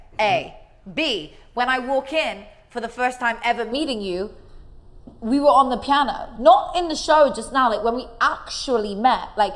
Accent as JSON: {"language": "English", "country": "United Kingdom", "said": "I'm okay so I'm British."}